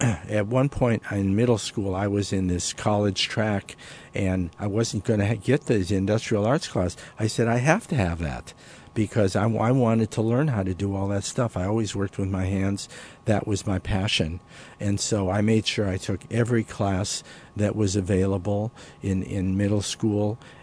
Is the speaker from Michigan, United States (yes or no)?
yes; Detroit, Michigan, United States; When I was growing up in Detroit, I lived in two different houses. They were two family houses.